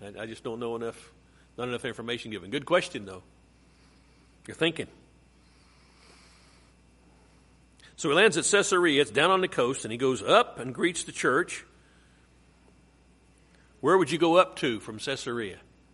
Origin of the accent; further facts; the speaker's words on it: West Virginia, United States; now in Oklahoma, United States; When I first came to Oklahoma, I came from West Virginia, and we don't do north and south and east and west.